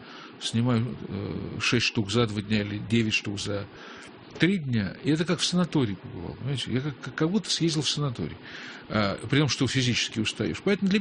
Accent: Kyrgyzstan; born there; я родился в России, то есть я родился в Киргизии.

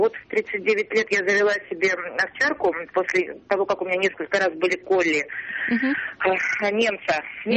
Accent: Yekaterinburg, Sverdlovsk Oblast, Russia; я из Екатеринбурга.

